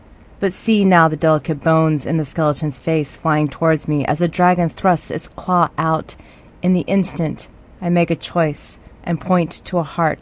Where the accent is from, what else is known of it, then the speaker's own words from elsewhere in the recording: Philadelphia, Pennsylvania, United States; born there; And it's interesting because I was born in Philadelphia.